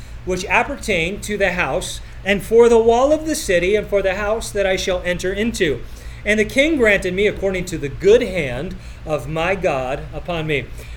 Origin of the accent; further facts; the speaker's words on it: Canada; for me as a farm boy growing up in Canada